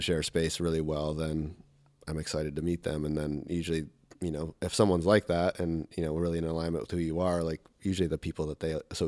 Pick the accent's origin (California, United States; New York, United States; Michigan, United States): Michigan, United States; moved away as an adult; also born or lived in New Orleans; So I was born in New Orleans, because my parents were, kind of hippies and passing through. And, but then my dad's from Michigan. And so we moved out to Western Michigan, and always lived near Lake Michigan